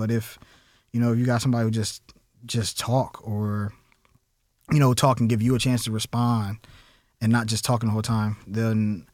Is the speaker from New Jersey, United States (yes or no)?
yes; Camden, New Jersey, United States; Where I'm from, everybody was Black. I'm from Camden, New Jersey. So growing up in Camden, New Jersey, all my musician friends were Black.